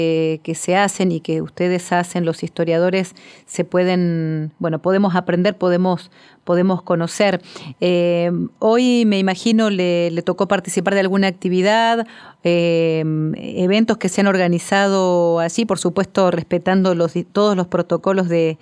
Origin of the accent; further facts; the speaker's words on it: Tucumán, Argentina; como tucumano, el aspecto culinario también es vital